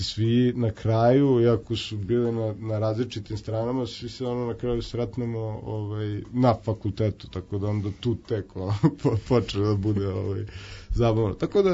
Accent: Belgrade, Serbia; now in Vienna, Austria; kada sam došao iz Beograda

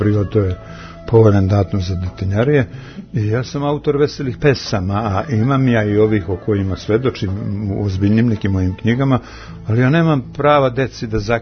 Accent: Lipljan, Kosovo; ja sam otud iz Lipljana, iz jednog sela, onog tragičnog. Starogradsko, to je ovako najstradalnije mesto ukupno Jugoslavije u odnosu na broj stanovništva, malo selo, svaki 12. je izginuo.

